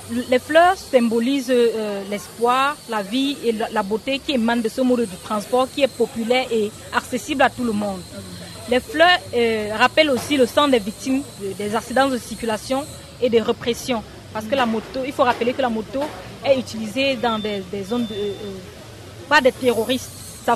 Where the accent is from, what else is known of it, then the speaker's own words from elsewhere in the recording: Cameroon; chez nous, au Cameroun, c'est un métier qui a le pouvoir.